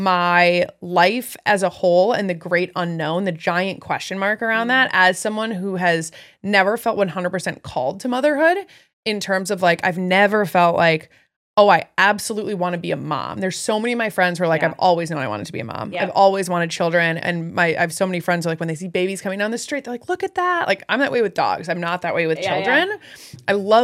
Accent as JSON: {"language": "English", "region": "Midwest", "country": "United States", "tie": "born or raised there", "said": "I mean, I grew up in the Midwest, and I didn't grow up in L.A. or Beverly Hills."}